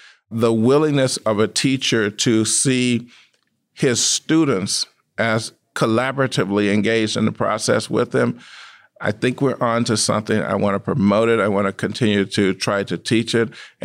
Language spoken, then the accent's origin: English; Mississippi, United States; I'm from Mississippi, and I told you the story of integration in Mississippi.